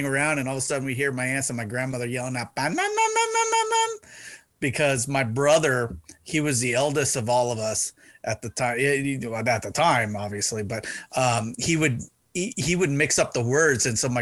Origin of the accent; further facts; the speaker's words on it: San Diego, California, United States; growing up Mexican too, you know, that's some of the best days I remember. Growing up in San Diego back in the 70s, right?